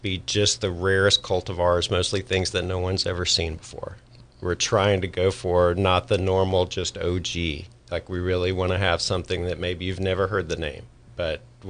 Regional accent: Deep South, United States; I grew up in the Deep South.

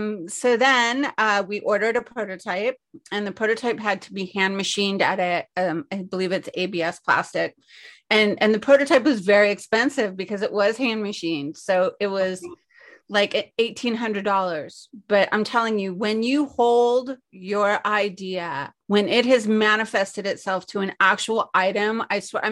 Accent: Los Angeles, California, United States; And the beginning is, I'm an only child. I grew up in Los Angeles. I was raised primarily by my grandmother, who was my best friend.

